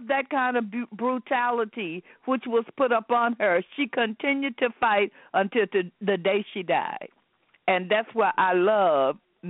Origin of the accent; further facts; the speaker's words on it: Monroe, Louisiana, United States; I'm from Monroe, Louisiana, and I was talking to my brother